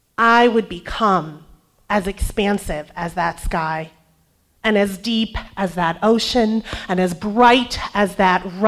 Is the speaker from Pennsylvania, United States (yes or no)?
no; Michigan, United States; there was another person from my home state of Michigan